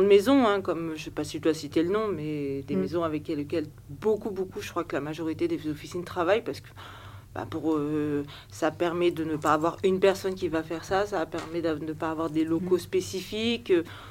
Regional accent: south of France, France; je suis originaire du Sud

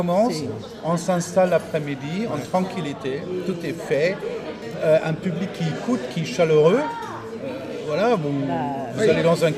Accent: Germany; Oui, je suis de l'Allemagne de l'Ouest.

